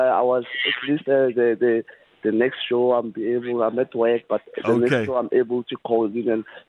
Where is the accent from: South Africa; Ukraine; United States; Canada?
South Africa; Mamelodi, Gauteng; I'm from Mamelodi Naumat. Yes. It's just a big township near Nassau and Soweto, though